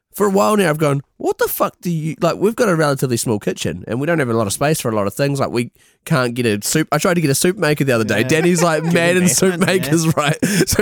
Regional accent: New Zealand; like I'm from New Zealand, I'm like, yeah, that sounds awesome.

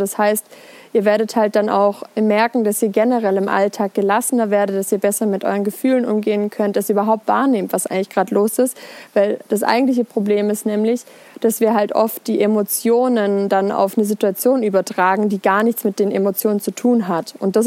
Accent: Ettishofen, Baden-Württemberg, Germany; in der Heimat, wo ich herkomme, also im Berg, Ettishofen, wenn es jemand was sagt. Da habe ich als Kind ganz gerne total mega viel in der Natur gespielt

